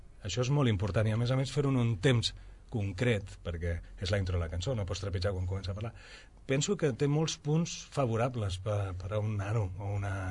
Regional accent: Sant Feliu de Guíxols, Catalonia, Spain; Jo sóc de Sant Feliu de Guíxols

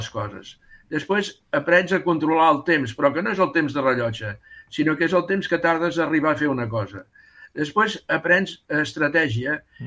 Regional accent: Manlleu, Catalonia, Spain; Jo soc de Manlleu

